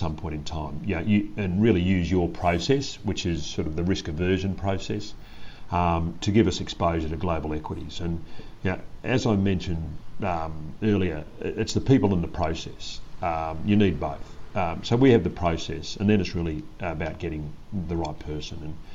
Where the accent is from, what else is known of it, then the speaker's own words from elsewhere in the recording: Australia; I suppose I'm like most Australians.